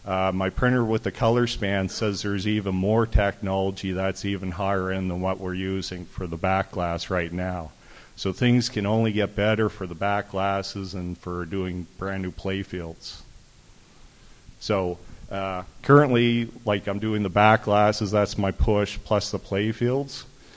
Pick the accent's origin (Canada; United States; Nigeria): Canada; Halifax, Nova Scotia; So if you don't know, I'm from Halifax, Nova Scotia, Canada.